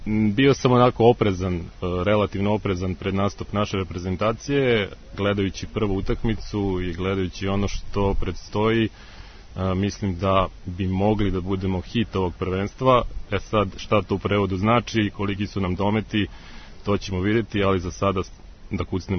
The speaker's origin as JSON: {"language": "Serbian", "country": "Serbia", "said": "ja kao Srbin koji živi ovde"}